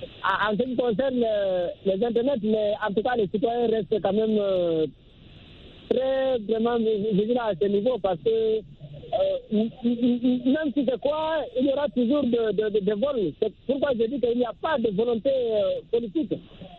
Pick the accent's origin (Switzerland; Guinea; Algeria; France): Guinea; moi, je vis en Guinée, par exemple, mon pays d'origine